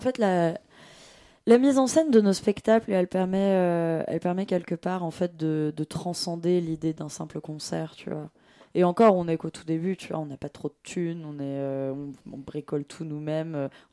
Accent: Paris, Île-de-France, France; vu qu'on vient de Paris, forcément, c'est nos concerts parisiens qui ont le plus d'ampleur pour le moment

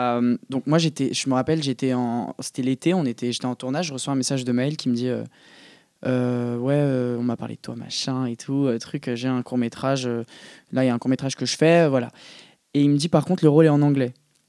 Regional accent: France; accent: French; si j'arrive sur le tournage et que tu vois que je suis nul en anglais et que j'ai un accent français, ça va pas le faire.

